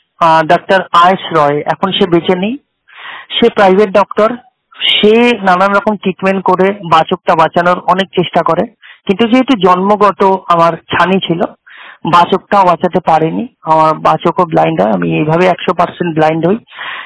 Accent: West Bengal, India; অশোকনগর জেলা উত্তর চব্বিশ পরগনা থেকে

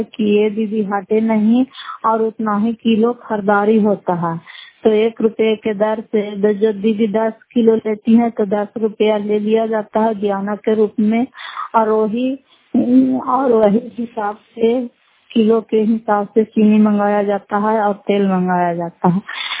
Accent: Bihar, India; नगर फतेहपुर पंचायत मकरौता जिला नालंदा खरा कस्बा ब्लॉक की निवासी हूँ।

